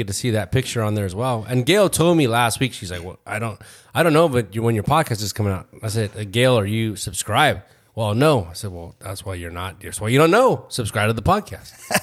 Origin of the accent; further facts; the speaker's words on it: Chicago, Illinois, United States; Well, we grew up in Chicago and there was none of that. We had no Mexicans.